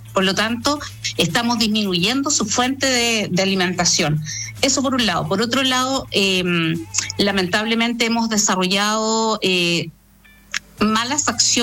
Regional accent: Chile; para todos nosotros como chilenos

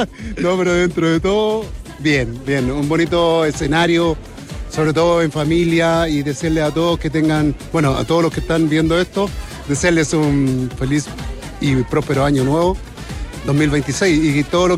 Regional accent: Santiago, Santiago Metropolitan Region, Chile; yo soy de Santiago y dentro de eso, fascinado con este espectáculo que se está dando en estos momentos

